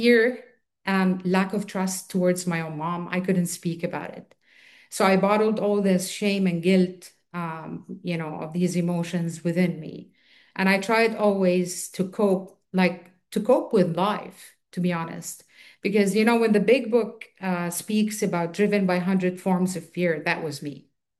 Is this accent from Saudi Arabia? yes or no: yes; Saudi Arabia; he came back to my hometown in Saudi Arabia